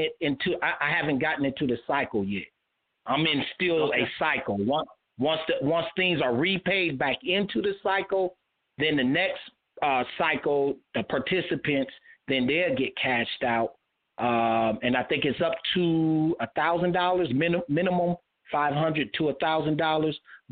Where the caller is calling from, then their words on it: Greenville, South Carolina, United States; Brother Johnny X, I'm calling from the Greenville area of South Carolina.